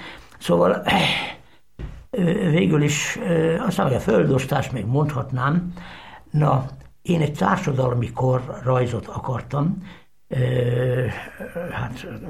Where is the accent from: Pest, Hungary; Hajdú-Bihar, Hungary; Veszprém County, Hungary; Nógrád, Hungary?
Veszprém County, Hungary; ami engem ért a szülőfalumban, meg a környezetben, Pápán